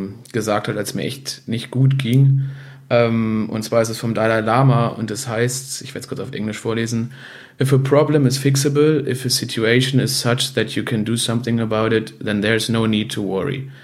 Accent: Düsseldorf, North Rhine-Westphalia, Germany; dann habe ich halt in Düsseldorf meinen Bachelor begonnen und hatte eigentlich nie vor, sozusagen in meiner Heimatstadt zu studieren.

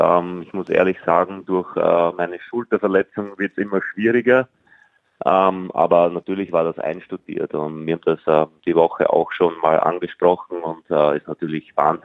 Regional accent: Austria; ich bin groß geworden in einem sehr, sehr flachen Bundesland in Österreich. Wenig bis gar keine Berge. Viel Wein, sehr, sehr große Weingegend.

